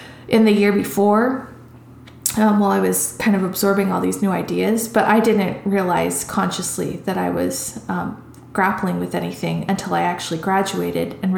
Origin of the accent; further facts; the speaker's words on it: Evanston, Illinois, United States; I was raised in Evanston, Illinois, which, if anyone is familiar with Evanston, they know it's very diverse